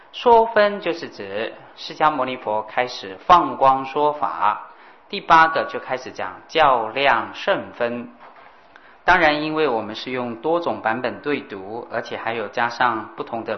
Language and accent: Chinese; China; 就像我们中国人常常譬喻的为学如撞钟